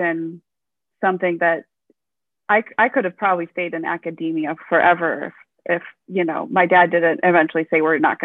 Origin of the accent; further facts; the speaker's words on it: Minnesota, United States; I grew up in Minnesota.